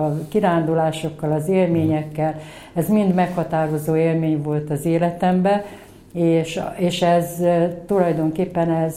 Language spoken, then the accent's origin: Hungarian; Kecskemét, Bács-Kiskun, Hungary; also born or lived in Orosháza; én Orosházán születtem, és Kecskemétre költöztek a szüleim, amikor 10 éves voltam, és tulajdonképpen Kecskeméten nőttem fel, egy nem vallásos családban. Ez a 60-as évek, 70-es évek